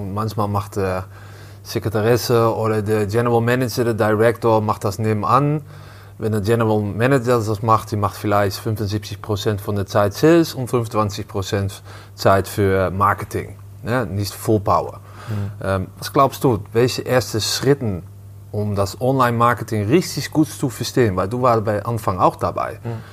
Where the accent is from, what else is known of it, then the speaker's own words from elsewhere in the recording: Amsterdam, North Holland, Netherlands; German is a second language; Ich komme ursprünglich aus Amsterdam.